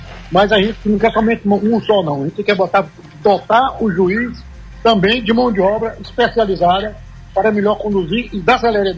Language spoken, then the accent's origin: Portuguese; Vitória da Conquista, Bahia, Brazil; isso é realmente um orgulho muito grande para quem é de Vitória da Conquista, para quem veio de onde eu vim, de família pobre, que lutou muito na vida.